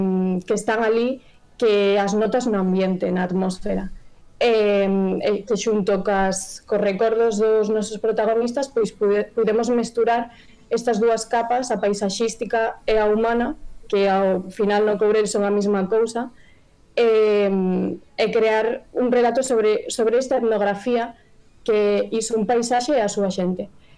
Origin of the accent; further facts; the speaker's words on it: Courel, Galicia, Spain; como eu son do Courel e coñezo como moi de primeiras pois esta realidade deste mundo rural que vai desaparecendo